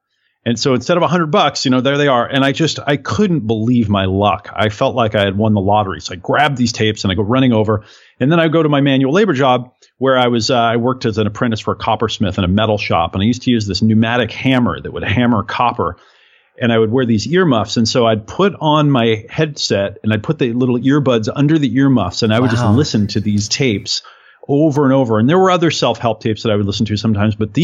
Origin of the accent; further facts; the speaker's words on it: Oregon, United States; I grew up in Oregon. I grew up in the sticks out in the woods of Oregon to hippie parents